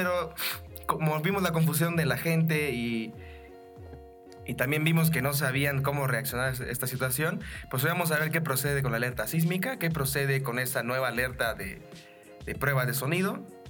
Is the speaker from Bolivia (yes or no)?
no; Coyoacán, Mexico City, Mexico; Yo soy Coyoacán.